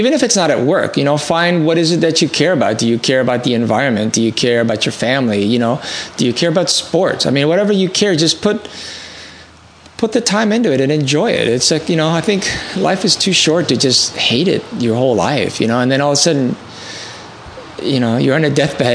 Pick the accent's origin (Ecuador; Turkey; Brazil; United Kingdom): Ecuador; a personal story with a lot of pictures of me growing up in Ecuador included with the artwork.